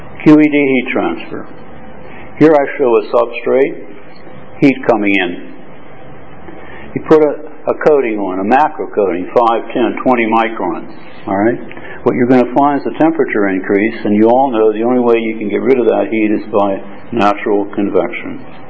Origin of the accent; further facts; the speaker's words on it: United States; now in Hong Kong; I'm an American living in Hong Kong and Berlin.